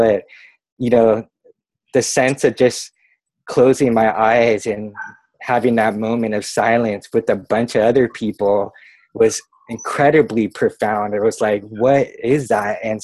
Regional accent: San Francisco, California, United States; growing up in San Francisco by the beach, I was, you know, riding waves at an early age

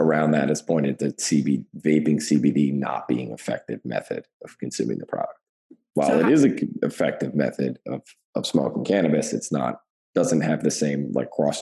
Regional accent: New Jersey, United States; I'm from New Jersey, we don't have recreational cannabis, and our medical cannabis is very difficult to get.

